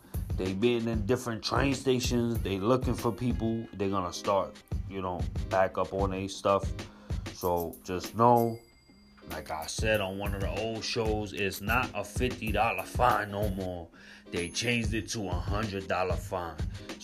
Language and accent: English; Bronx, New York, United States; You know, if anybody and everybody knows, I'm from the Bronx, born and raised.